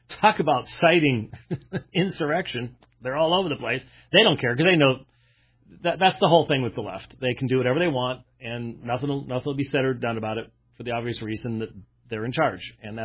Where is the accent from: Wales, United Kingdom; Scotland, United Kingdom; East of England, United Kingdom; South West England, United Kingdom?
Scotland, United Kingdom; look, I'm Scottish. we are realists.